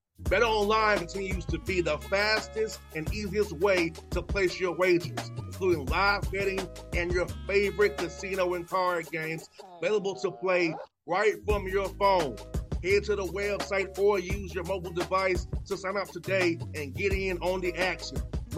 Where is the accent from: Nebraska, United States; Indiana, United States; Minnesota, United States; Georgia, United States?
Georgia, United States; And you went to school in Georgia, my home state. Now, I didn't go to school in my home state, but you did.